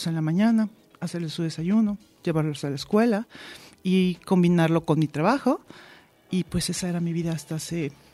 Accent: Guadalajara, Jalisco, Mexico; Yo nací aquí en Guadalajara. Siempre he vivido en Guadalajara. Mi familia es de Guadalajara

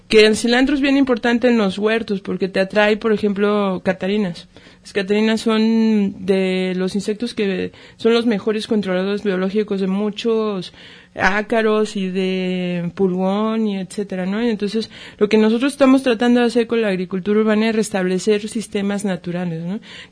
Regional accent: Mexico

